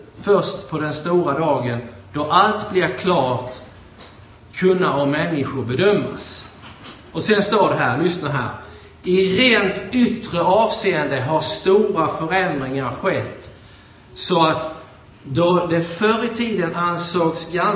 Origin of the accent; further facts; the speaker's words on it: Örkeljunga, Skåne, Sweden; born there; Så finns det en plats som heter Örkeljunga. Och där är jag född.